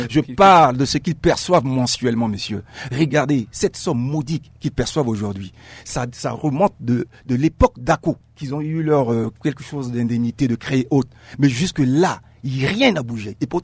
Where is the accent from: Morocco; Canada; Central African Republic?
Central African Republic; Non, on est centrafricain d'ailleurs. On est centrafricain.